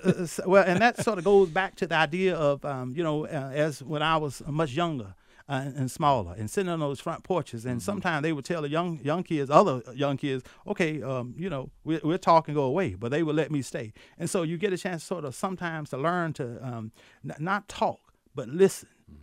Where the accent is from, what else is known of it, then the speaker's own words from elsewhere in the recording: North Carolina, United States; I've been privileged to have authored four books looking at Vance County, my hometown.